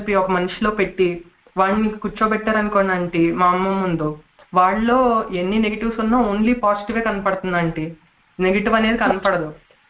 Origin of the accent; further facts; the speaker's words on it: Palakollu, Andhra Pradesh, India; born there; నేను పాల్కోల్లో విజయలక్ష్మి హాస్పిటల్లో పుట్టానండి.